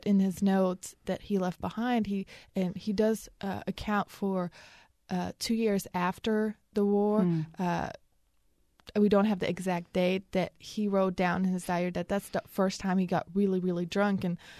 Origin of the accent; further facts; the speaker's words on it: Belgium; moved away; I'm originally from Belgium. I grew up there, and my whole family still lives there.